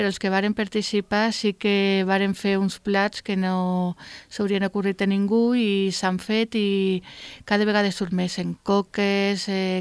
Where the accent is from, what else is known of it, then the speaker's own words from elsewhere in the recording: Ibiza, Balearic Islands, Spain; moved away as an adult; now in Formentera, Spain; jo soc eivissenca